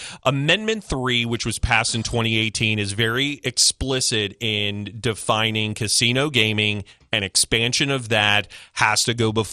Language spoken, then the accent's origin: English; Connecticut, United States; I grew up in Connecticut.